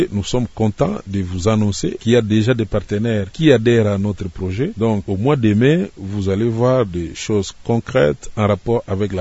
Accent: Maniema, DR Congo

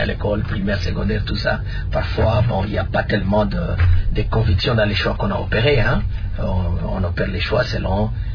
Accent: Kindu, Maniema, DR Congo; j'ai grandi à Kindu, c'est là où se trouve encore l'un de mes parents, parce que ma mère est déjà décédée. J'ai étudié à l'institut, disons, à l'école primaire Tuendele à Kindu. J'ai été au collège de l'Enano Saint-Esprit à Kindu

